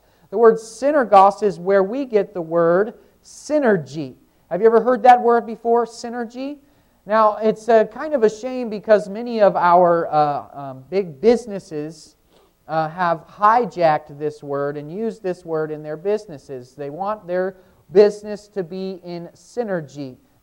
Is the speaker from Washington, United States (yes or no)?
yes; Seattle, Washington, United States; We're from Seattle. We've driven a long way to come see you guys this morning.